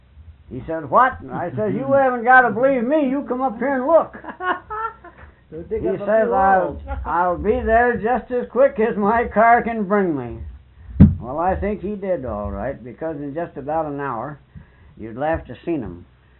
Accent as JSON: {"language": "English", "town": "Munsville", "region": "New York", "country": "United States", "said": "And where were you from up there? And I said, Munsville."}